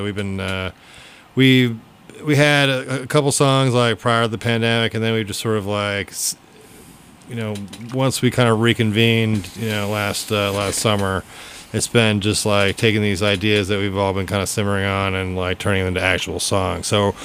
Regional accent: Vermont, United States; I'm from Vermont originally, so I got a gig at Nectar's up there, and like, you know, all my family and friends came out to see this new light show

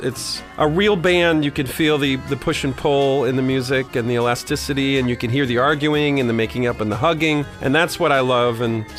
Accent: Brooklyn, New York, United States; accent: New York; also born or lived in Westchester / San Francisco; Some of us are New Yorkers. I'm from Brooklyn, and I moved to Westchester, and we spent 10 years in San Francisco, so my accent isn't as strong as you should be

